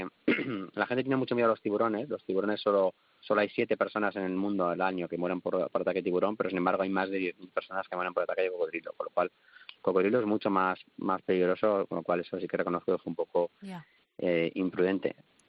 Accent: Madrid, Community of Madrid, Spain; born there; nací en Carabanchel, de una familia humilde.

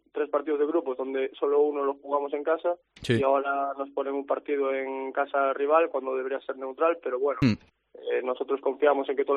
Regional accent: Santiago de Compostela, Galicia, Spain; como yo, que soy de aquí, de Santiago, parte de Capital

